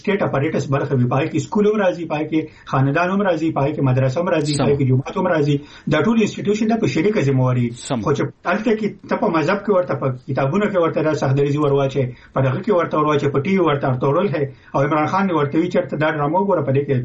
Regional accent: Khyber Pakhtunkhwa, Pakistan; چونکې مونږ د پښتونخوا یو مونږ دې صوبه کې

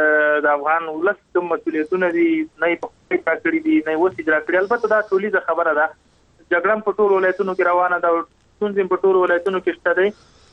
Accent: Nangarhar, Afghanistan; زه د ننګرهار د یو فرد په حیث باندې د خپل وګړو نه په دې برخه کې مننه کوم

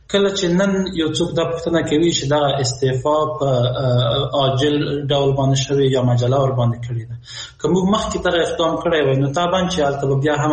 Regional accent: Afghanistan; موږ د افغانستان خلک یو،

